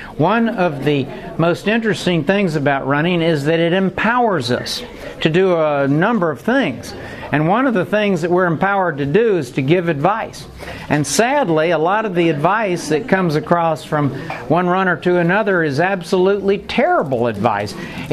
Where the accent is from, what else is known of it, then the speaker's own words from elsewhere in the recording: Atlanta, Georgia, United States; accent: Atlanta; If you do not understand my Atlanta accent, then Suzelle can translate.